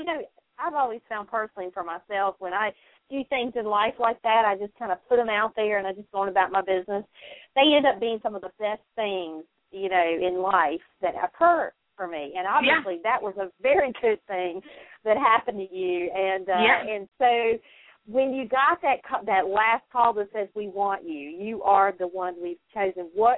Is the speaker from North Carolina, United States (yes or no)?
yes; North Carolina, United States; Yeah, because I'm a Southern girl. I grew up in North Carolina, in case you couldn't tell by my accent, and I've never been to New York, but I've always wanted to go.